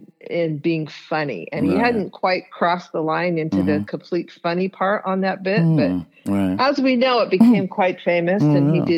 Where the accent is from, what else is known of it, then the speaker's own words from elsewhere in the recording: Palo Alto, California, United States; born there; No, I was born in Palo Alto lived, at the Stanford Memorial Hospital.